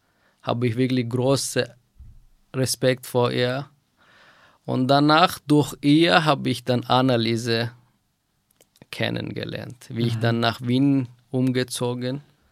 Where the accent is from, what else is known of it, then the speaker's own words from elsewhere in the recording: Afghanistan; German is a second language; moved away; Es ist natürlich mein Heimatland. Meine Wurzeln ist von Afghanistan. Aber weil ich jetzt fast seit 13 Jahren hier bin